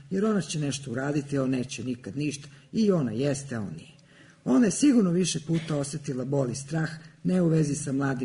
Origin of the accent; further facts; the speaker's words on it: Belgrade, Serbia; odrasla sam na Novom Beogradu, onda sam otišla na Đeram pijacu pa sam se opet vratila na Novi Beograd. Vrlo verovatno ću tu i ostati do samog kraja.